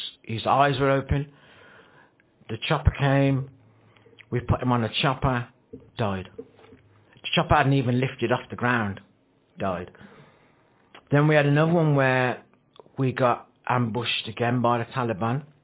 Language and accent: English; United Kingdom; And I was like, I'm British soldier, mate.